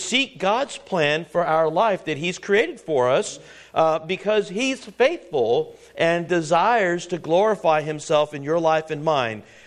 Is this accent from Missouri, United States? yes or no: no; North Miami Beach, Florida, United States; Listen, I grew up in North Miami Beach, Florida.